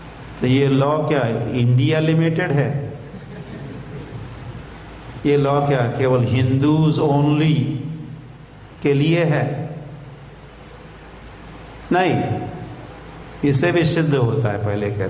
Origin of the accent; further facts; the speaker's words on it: Maharashtra, India; हमारे महाराष्ट्र हमारे गांव के बच्चे जैसे खेलते हैं, न्यूयॉर्क के बच्चे थोड़े ही खेलेंगे।